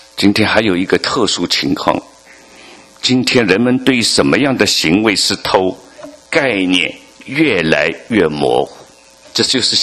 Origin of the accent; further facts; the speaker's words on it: China; 我们大陆人最喜欢插队了。